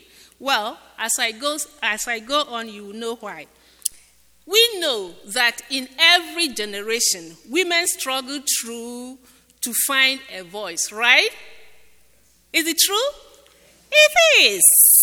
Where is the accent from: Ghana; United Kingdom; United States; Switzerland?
Ghana; and I'm originally from Ghana